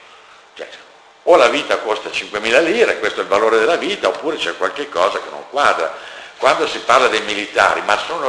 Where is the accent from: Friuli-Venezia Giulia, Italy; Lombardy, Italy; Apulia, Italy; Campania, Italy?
Lombardy, Italy; Milan; io lo dico da milanese